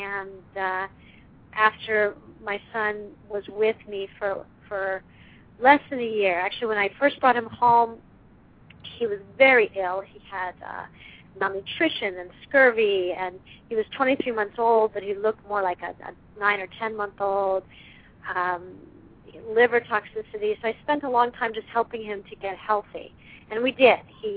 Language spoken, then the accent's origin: English; Maryland, United States; Well, I grew up in Maryland, and the thing I wanted more than anything in the world was to be normal.